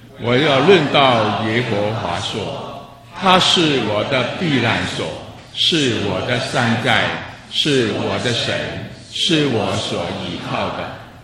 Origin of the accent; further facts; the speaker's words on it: Hong Kong; Chinese is a second language; 不过这是我的极限了。我是来自香港啊，我尽力去啊